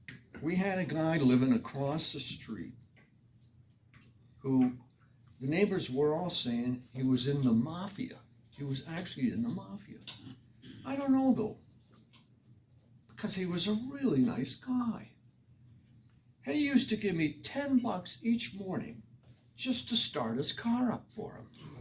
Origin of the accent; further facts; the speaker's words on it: New York City, New York, United States; born there; As you may know, I was born in New York City, the Upper East Side. Although I recently moved out west for the movie business, of course.